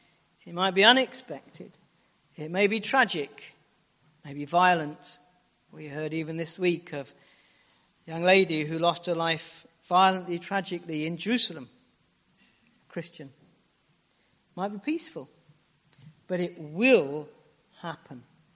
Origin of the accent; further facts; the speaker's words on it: Colchester, East of England, United Kingdom; giving out tracts in the town centre of my hometown of Colchester.